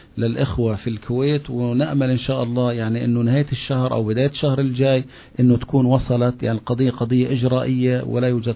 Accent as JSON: {"language": "Arabic", "town": "Gaza", "region": "Gaza Strip", "country": "Palestine", "said": "لا موجودة عندنا في غزة ولا موجودة في رام الله"}